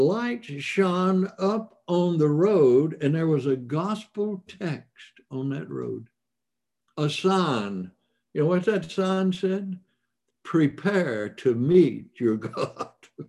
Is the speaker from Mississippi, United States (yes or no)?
yes; Mississippi, United States; The chances are, what would I know? I'm just from Mississippi.